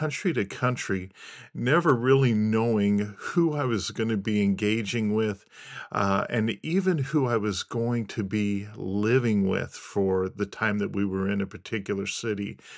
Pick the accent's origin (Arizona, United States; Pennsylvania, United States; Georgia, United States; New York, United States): Arizona, United States; I grew up in Arizona, okay?